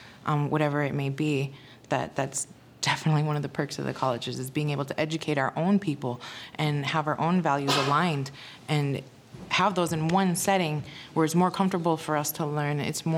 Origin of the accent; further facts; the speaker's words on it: Bad River, Wisconsin, United States; I grew up in Bad River, and I remember the first two roads were dirt.